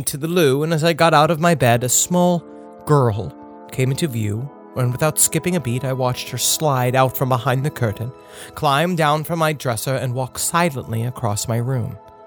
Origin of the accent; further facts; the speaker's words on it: Kennington, South East England, United Kingdom; I'm from England, and the house I grew up in was built after WW2 in an ancient parish of Kent called Kennington, or as it was named during the Saxon era, Sinington.